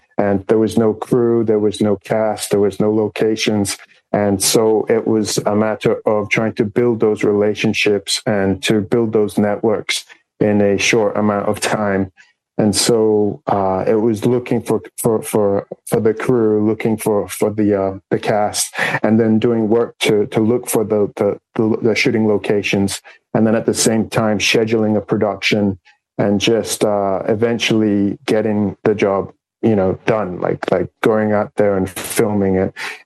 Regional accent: Suva, Central Division, Fiji; And I grew up in Suva, so for me, it was a dream to try and make a feature film set in Suva.

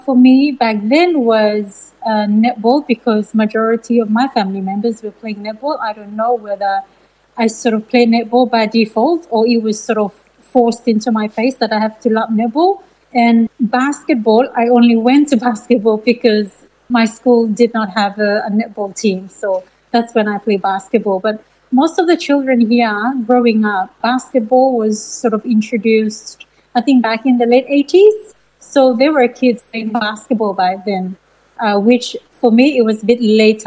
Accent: Solomon Islands; Well, sport sort of came as I was a very young child. My mom, she's from Bellona, and Bellona is a Polynesian island here in the Solomon Islands, and they love their sport. And I grew up with the first sport of playing netball

